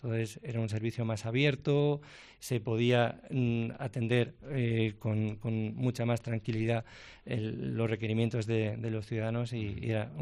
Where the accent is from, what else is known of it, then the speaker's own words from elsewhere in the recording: Navarre, Spain; echaba de menos mi tierra, pero allí también había muchos navarros